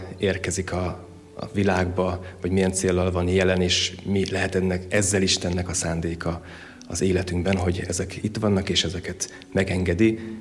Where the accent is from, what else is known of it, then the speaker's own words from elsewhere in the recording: Miskolc, Borsod-Abaúj-Zemplén, Hungary; Igen, én Miskolcon nőttem fel, de Debrecenben mentem a teológiára